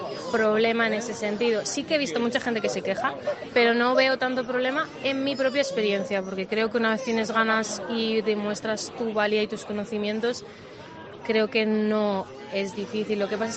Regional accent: San Sebastián, Basque Country, Spain; yo soy de Donosti.

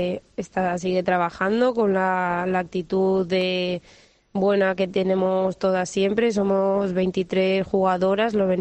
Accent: Galicia, Spain; muy gallega.

